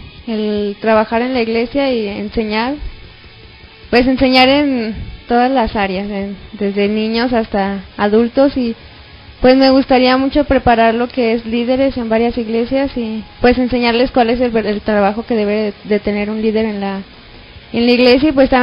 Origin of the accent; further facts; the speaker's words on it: Parral, Chihuahua, Mexico; Soy de Parral, Chihuahua, de la iglesia Maranata, donde se encuentra el hermano Carlos López pastoreando.